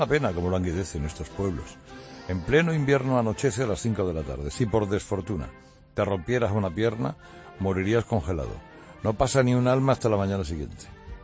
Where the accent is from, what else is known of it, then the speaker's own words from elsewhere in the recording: Cuevas, Andalusia, Spain; also born or lived in Sanlúcar; Oye, mi pueblo de verano, que es Sanlúcar, que son 90.000, claro, no vale. Claro. Pero mi pueblo de origen, que es Cuevas, que son 13.000, 14.000.